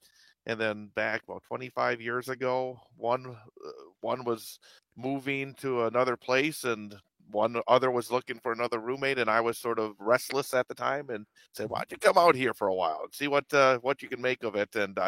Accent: Wisconsin, United States; Nope. I have been Wisconsin through and through.

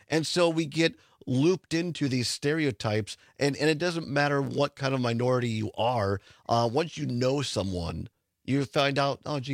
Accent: South Carolina, United States; You grew up attachments to my hometown, Calhoun County, Richland County, in a dairy farm.

